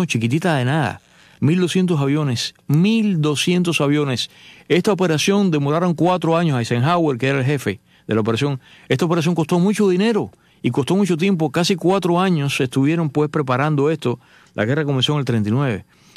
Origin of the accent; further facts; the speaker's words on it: Cuba; moved away; porque yo no sabía cuándo iba a regresar a Cuba. No pasó en ese momento, pasó años después. Y nunca más he vuelto.